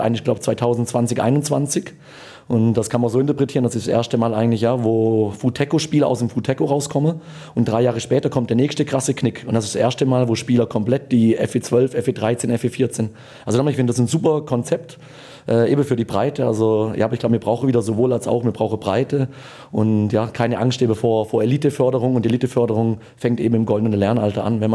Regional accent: Switzerland; auch wenn ich in der Region aufgewachsen bin, kein Basler, aber ja, kenne natürlich Basel gut

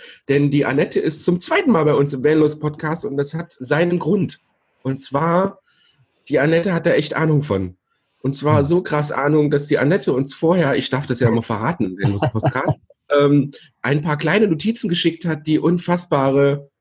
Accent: East Germany, Germany; Bei uns im Osten

